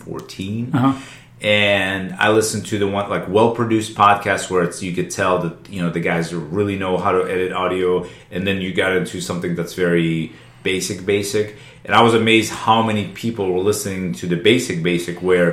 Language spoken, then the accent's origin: English; Russia; also born or lived in Central Asia; I come from Russia